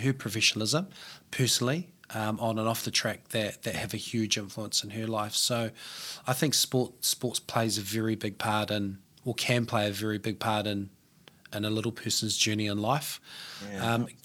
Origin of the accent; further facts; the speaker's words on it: New Zealand; also born or lived in Australia; we moved home from Australia, and we saw that the cost of living was just astronomical in New Zealand.